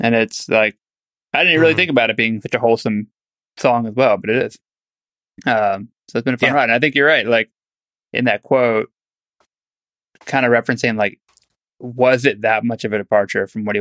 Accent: Northeast, United States; I feel like as a young kid growing up in the Northeast, yeah, you hear the song

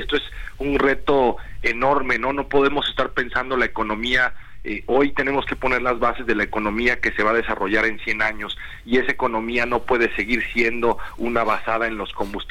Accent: Irapuato, Guanajuato, Mexico; Mira, yo que soy de Irapuato, estar allá al lado de Salamanca

